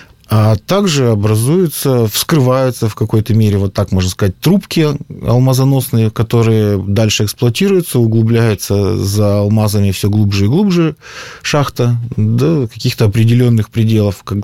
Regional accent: Perm, Perm Krai, Russia; Ну, я родился и вырос в Перми. Я, можно сказать, патриот Пермского края.

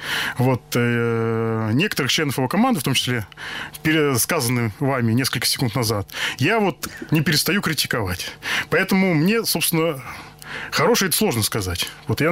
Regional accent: Vladimir Oblast, Russia; born there; also born or lived in Perm Krai; now in Moscow, Russia; Родился в Владимирской области, значит, получал образование и начинал карьеру в Нижегородской области. Вот. Семья у меня живет сейчас в Москве. Вот я живу в Москве.

